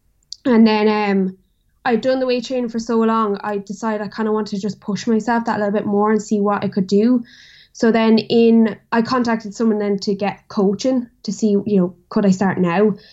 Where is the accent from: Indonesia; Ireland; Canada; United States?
Ireland; Carlow, Leinster; now in Dublin, Ireland; I'm from Carlow, but I've moved up to Dublin to study health and society in DCU.